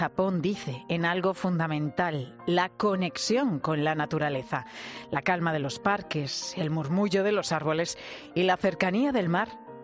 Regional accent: Spain; habrá que ver lo que piensen de nosotros cuando salimos de España también, ¿eh?

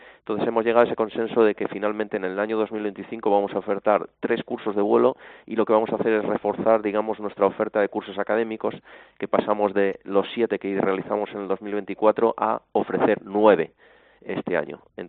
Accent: Valladolid, Castile and León, Spain; born there; Yo, vamos, básicamente nací en Valladolid

